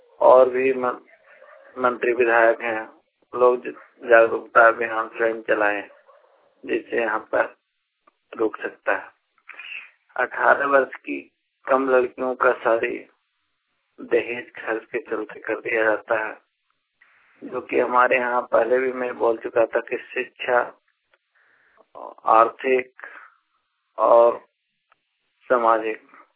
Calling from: Pratappur, Jharkhand, India; ग्राम लिप्ता post Pratappur जिला चतरा झारखंड के निवासी हूँ।

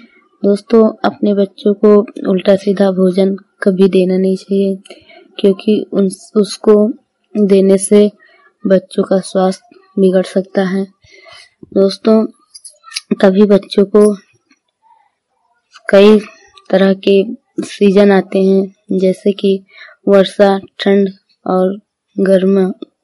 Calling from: Shravasti, Uttar Pradesh, India; मैं UP mobile बारी से हूँ … श्रावस्ती से।

